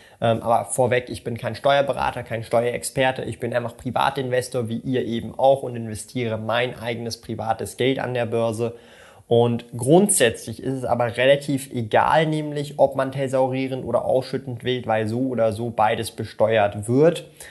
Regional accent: Switzerland; denn als Schweizer ist es vielleicht immer wieder interessant zu hören, wie ich das hier mache.

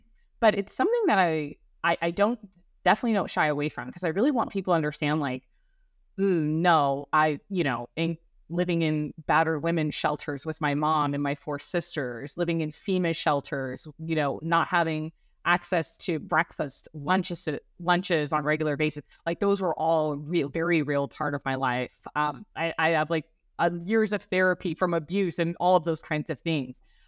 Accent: Los Angeles, California, United States; It's really great because growing up in Los Angeles, first of all, I never traveled.

